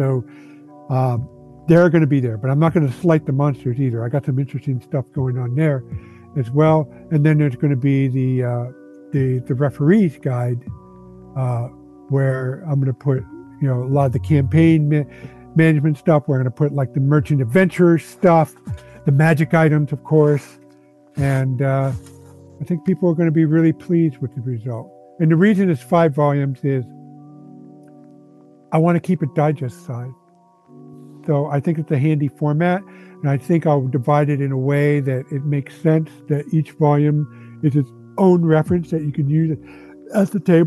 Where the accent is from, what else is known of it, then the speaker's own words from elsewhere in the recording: Scotland, United Kingdom; accent: Scottish; No, I'll just inflict my Scottish accent.